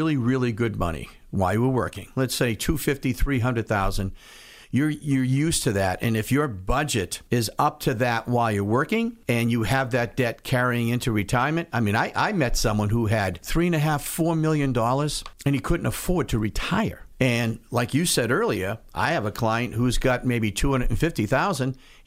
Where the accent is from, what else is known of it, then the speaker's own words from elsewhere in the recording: Plymouth, Massachusetts, United States; we do have a satellite office in Plymouth as well, because that's my hometown.